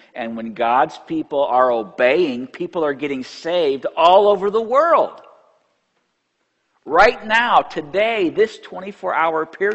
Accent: Illinois, United States; I am from Illinois, even if my wife's from Georgia. I mean, I'm a Yankee, you know.

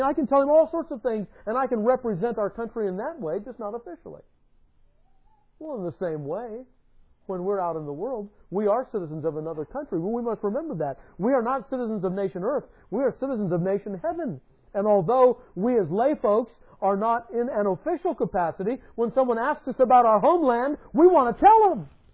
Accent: United States; And if I'm traveling overseas as an American, well, if someone asks me about America

